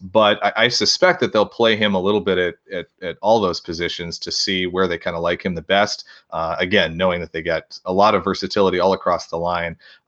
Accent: Wisconsin, United States; Growing up in Wisconsin, I had never even been to Texas

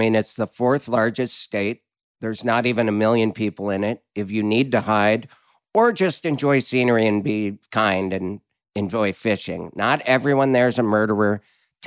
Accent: Montana, United States; also born or lived in Monterey, United States; More born in Monterey, but I grew up in Montana.

